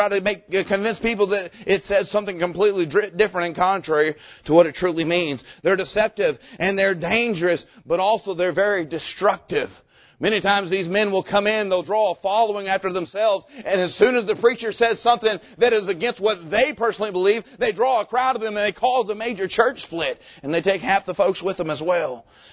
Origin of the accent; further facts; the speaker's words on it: Jacksonville, Florida, United States; I remember when I was a teenager, we grew up there in Bible Baptist Church there in Jacksonville.